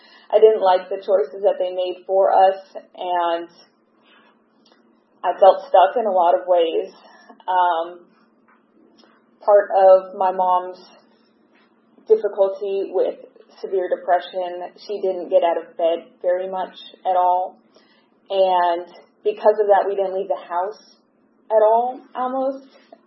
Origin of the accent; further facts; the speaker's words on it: Los Angeles, California, United States; born there; I was born in Los Angeles, California, and I have two siblings, an older sister and a younger brother